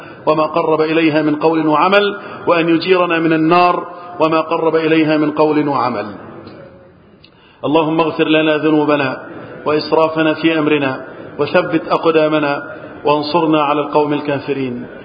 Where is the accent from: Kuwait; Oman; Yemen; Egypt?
Egypt; اللهم احفظ بلدنا مصر وسائر بلاد المسلمين من الفتن